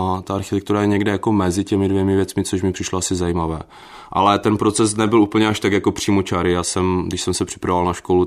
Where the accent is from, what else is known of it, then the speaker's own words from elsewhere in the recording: Frýdek-Místek, Moravian-Silesian Region, Czechia; Já jsem původem z Frýdku Místku.